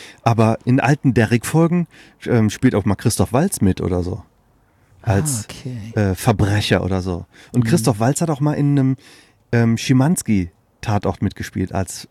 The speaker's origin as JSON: {"language": "German", "country": "Germany", "tie": "born or raised there", "said": "Ich bin ja in der Eifel groß geworden, am Eifelrand."}